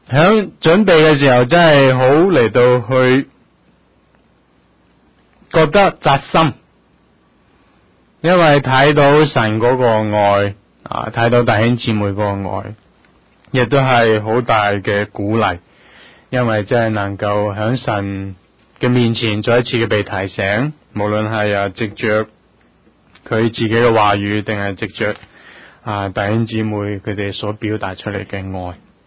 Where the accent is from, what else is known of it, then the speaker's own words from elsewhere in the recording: China; 因为其实我们其实知道，就是说读书在我们中国人里面是一个很重要